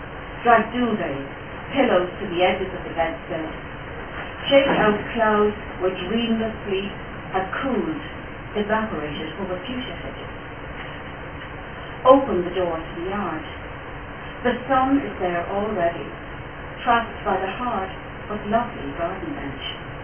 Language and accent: English; Ireland; I'm an Irish woman, Irish poet, Irish person